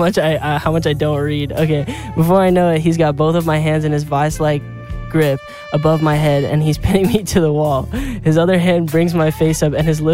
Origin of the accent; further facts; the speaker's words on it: Arizona, United States; Like I lived in Arizona. I'm from Arizona, and then I moved to California.